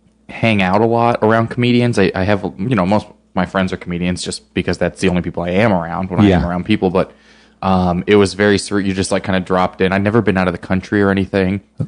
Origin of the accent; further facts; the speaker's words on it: Missouri, United States; I am from Missouri.